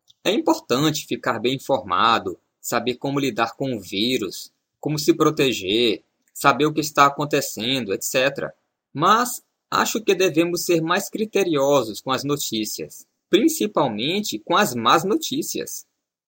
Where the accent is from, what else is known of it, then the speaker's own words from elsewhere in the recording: São Luís, Maranhão, Brazil; now in São Paulo, Brazil; meus pais moram em São Luís, minha cidade natal, a milhares de quilômetros de São Paulo.